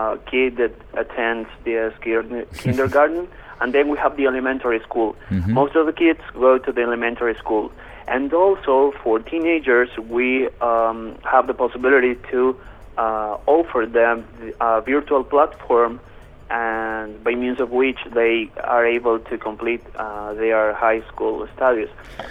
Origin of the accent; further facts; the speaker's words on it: Córdoba, Argentina; now in Esperanza Base, Antarctica; I'm 30 years old and I am from Cordoba in Argentina. And during this year, during 2019, I've been living here in Esperanza base.